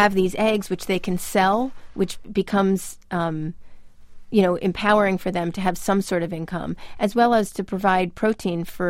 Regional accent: United States; And as an American, I have to say, I was really glad to hear that response.

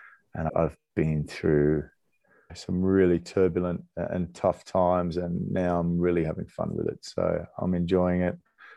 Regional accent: Australia; I grew up in Australia

